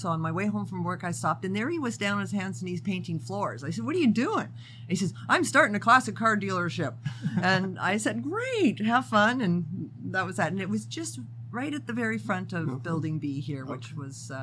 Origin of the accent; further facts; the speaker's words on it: Canada; now in Las Vegas, United States; I'm a motorcyclist from way back, and that's how I met my husband, was motorcycling. I'm from Canada. And I was riding through Las Vegas, and I bumped into him.